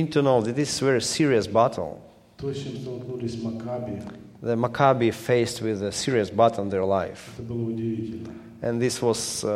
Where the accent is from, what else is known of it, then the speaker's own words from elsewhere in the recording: Mykolaiv Oblast, Ukraine; born there; English is a second language; So I was born in the Nikolaev region. So originally I'm from Nikolaev region. And where I was born, it's a place, small town.